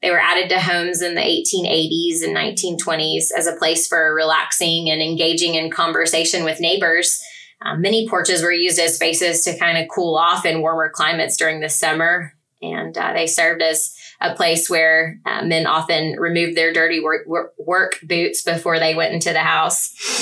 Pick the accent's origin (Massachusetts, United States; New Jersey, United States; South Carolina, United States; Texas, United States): South Carolina, United States; I grew up in the South, South Carolina, to be exact. My childhood home was a ranch-style house with a porch.